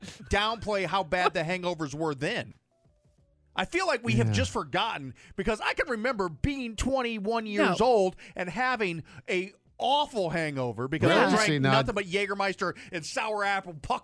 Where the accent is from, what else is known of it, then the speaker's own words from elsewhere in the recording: St. Louis, Missouri, United States; So, I grew up in St. Louis, and St. Louis, the bars shut down at 1:30 in the county